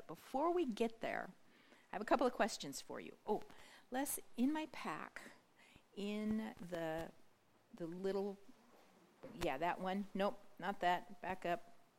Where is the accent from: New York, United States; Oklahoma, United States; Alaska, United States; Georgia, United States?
Alaska, United States; Ketchikan; You probably already figured that out. And I'm from Ketchikan.